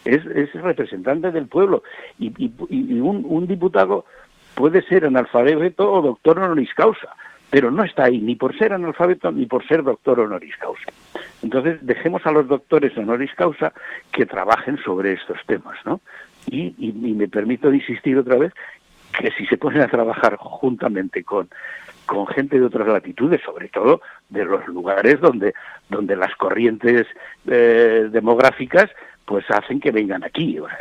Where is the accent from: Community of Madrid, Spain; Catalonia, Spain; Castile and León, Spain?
Castile and León, Spain; Burgos; moved away as an adult; Claro, y yo procedo de Burgos, el otro de Alemania, el otro de...